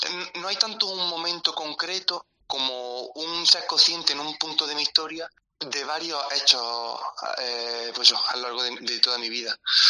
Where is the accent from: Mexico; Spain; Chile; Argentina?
Spain; Albolote, Andalusia; Yo vengo de Albolote, de un pueblecito de aquí cerca, y bueno, tengo 20 años